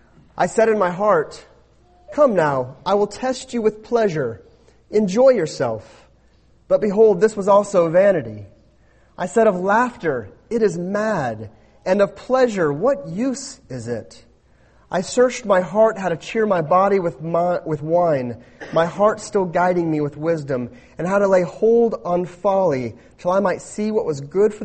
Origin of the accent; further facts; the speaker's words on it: United States; We as American people have much time for leisure, much time for frivolity.